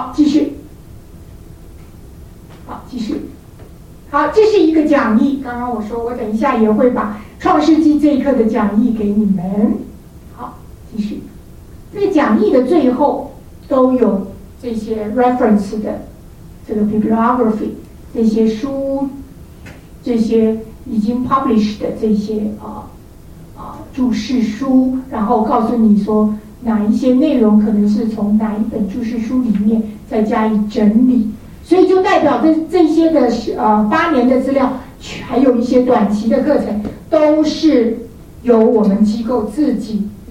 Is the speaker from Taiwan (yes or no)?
yes; Taiwan; 没有，只有我一个，还有后面的幺姐妹，我是台湾长大啊。